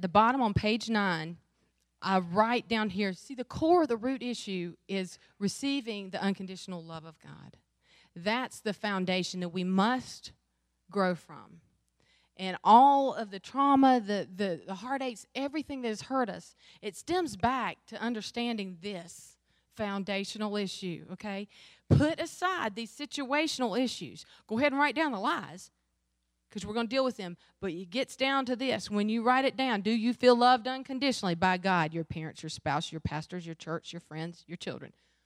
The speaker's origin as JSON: {"language": "English", "town": "Wingate", "region": "North Carolina", "country": "United States", "tie": "born or raised there", "said": "I grew up in Wingate, North Carolina, small little rural suburban town. Everybody loved each other. Grew up at Wingate Baptist Church, one of the most loving churches in the world."}